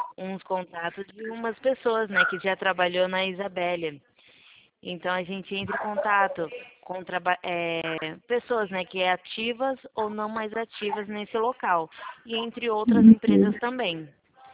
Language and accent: Portuguese; Presidente Prudente, São Paulo, Brazil; sou daqui de Prudente. Presidente Prudente.